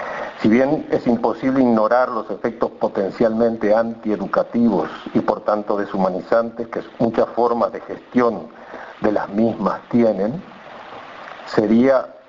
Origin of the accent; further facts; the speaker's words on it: Uruguay; pensamos, como muchos uruguayos y uruguayas, que la educación constituye un derecho humano